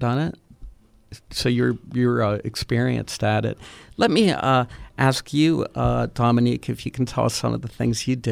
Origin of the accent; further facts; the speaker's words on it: Churchill, Pennsylvania, United States; I grew up in Churchill.